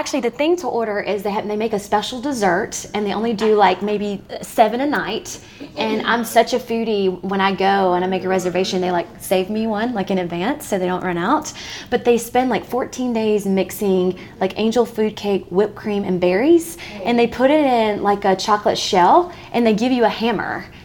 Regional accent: Georgia, United States; I'm from South Georgia.

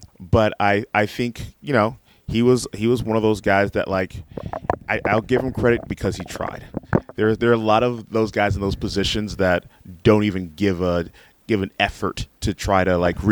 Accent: Inglewood, California, United States; And I was 5 minutes from the Rodney King riots. I like drove through that.

